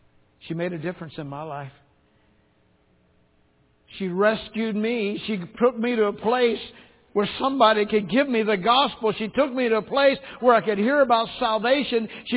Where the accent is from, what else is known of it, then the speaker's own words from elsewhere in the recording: Tennessee, United States; now in Ohio, United States; It didn't get any better when we came from Tennessee to Ohio.